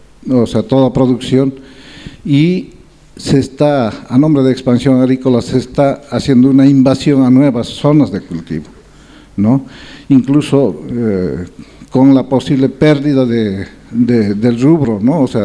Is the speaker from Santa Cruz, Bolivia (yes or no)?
yes; Santa Cruz, Bolivia; also born or lived in Oruro; cruceño, pero nacido en Oruro. Muchos años viviendo aquí, he estado recorriendo todo Santa Cruz, de pueblo en pueblo